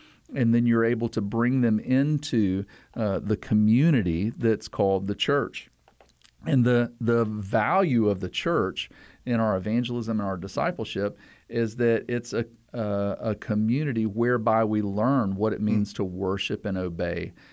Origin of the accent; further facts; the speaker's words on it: the South, United States; So I'm from the South.